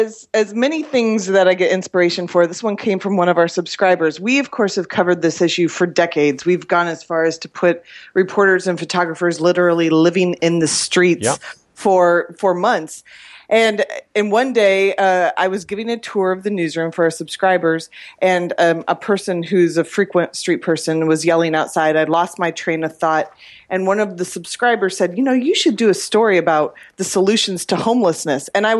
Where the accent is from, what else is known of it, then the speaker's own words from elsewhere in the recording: Kansas City, United States; now in San Francisco, United States; You know, I grew up in Kansas City, and I will tell you, there are people panhandling and camping there now, too.